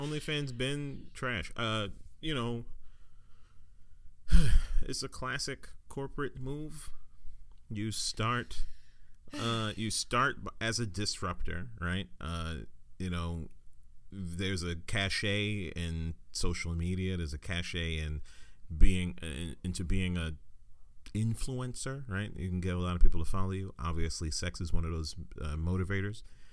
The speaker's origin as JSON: {"language": "English", "country": "United States", "said": "I'm an American"}